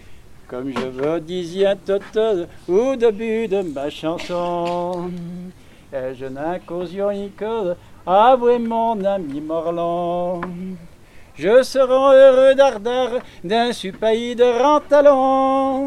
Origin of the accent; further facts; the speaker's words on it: Rontalon, Auvergne-Rhône-Alpes, France; Je suis venu apporter ce qui se faisait dans mon village. Alors je suis de Rontalon.